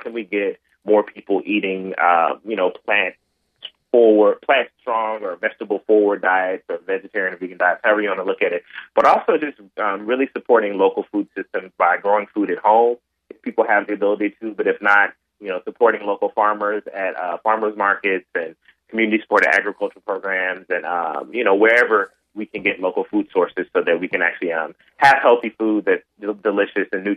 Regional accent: Memphis, Tennessee, United States; So I grew up in Memphis, but my family comes from rural Mississippi and rural Tennessee, and I spent a lot of time visiting there as a child

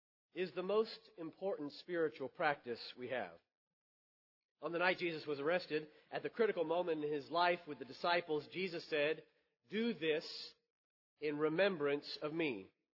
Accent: Pennsylvania, United States; Growing up in Pennsylvania with a Southern family, I discovered this truth when trying to describe the Civil War.

